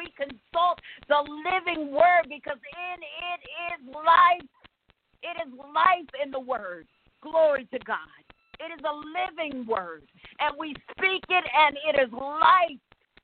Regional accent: United States; being a woman of color, being an African-American myself, I grew up black in America just like the rest of us.

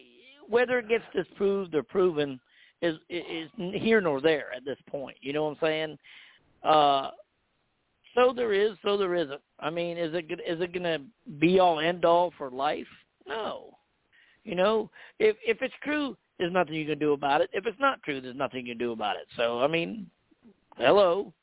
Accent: Missouri, United States; I'm from Missouri, the show me state. You got to show me.

